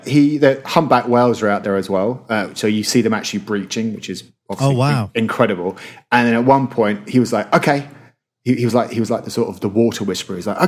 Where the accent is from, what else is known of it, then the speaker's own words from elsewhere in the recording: England, United Kingdom; moved away; I'm a native speaker, but I don't think that actually even that's particularly relevant. It's just that because I grew up in England from a certain time period, and now I'm over here, and it's 40 years on.